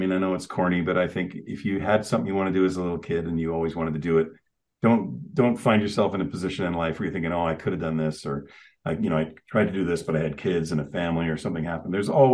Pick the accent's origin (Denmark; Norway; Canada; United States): Canada; No, I'm Canadian. I'm sorry. I have no temper.